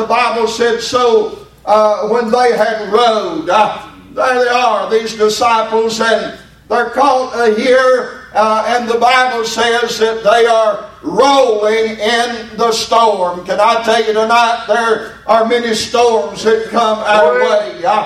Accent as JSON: {"language": "English", "region": "Kentucky", "country": "United States", "tie": "born or raised there", "said": "wondering what in the world that a lad in Trinidad had to do with a boy in Kentucky"}